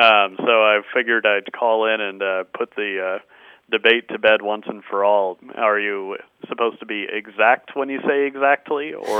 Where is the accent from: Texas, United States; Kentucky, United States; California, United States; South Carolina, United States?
California, United States; San Diego; I grew up in San Diego.